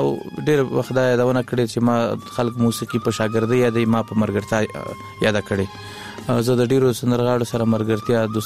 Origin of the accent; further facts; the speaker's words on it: Kunduz, Afghanistan; also born or lived in Laghman; اصلا د لغمان ولایت یو بیا تلی کندوز ته د ناقلونو په دوره کې